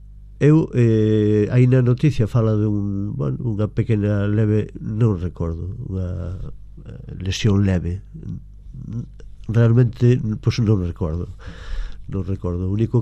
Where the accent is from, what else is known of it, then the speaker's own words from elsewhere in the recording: Fene, Galicia, Spain; also born or lived in Maniños; Eu nacín, claro, nacín en Maniños, despois ao fomos, pois mira, aos 12 anos ou así, xa nos fomos para Fene, para Perlío concretamente, e ali pois estiven hasta que me casei, que volvín a Maniños e ora va a San Sadurniño.